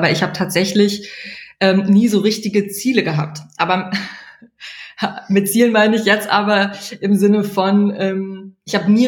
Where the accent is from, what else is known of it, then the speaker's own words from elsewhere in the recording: Trier, Rhineland-Palatinate, Germany; Ich komme aus Trier ursprünglich